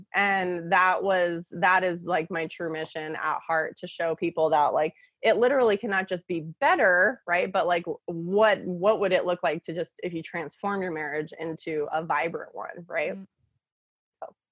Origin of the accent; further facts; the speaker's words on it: Arizona, United States; I born and raised in Arizona, true desert rat, you know that.